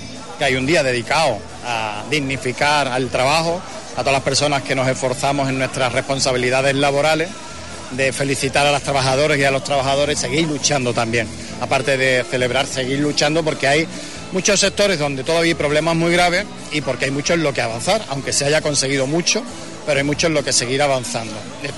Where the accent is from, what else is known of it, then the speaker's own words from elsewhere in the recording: Spain; somos la provincia española con más casos de ictus por habitante